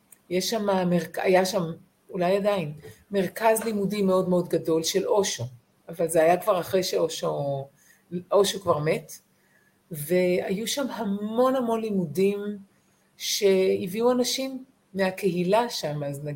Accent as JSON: {"language": "Hebrew", "region": "Southern District", "country": "Israel", "tie": "born or raised there", "said": "אני גדלתי בקיבוץ בנגב"}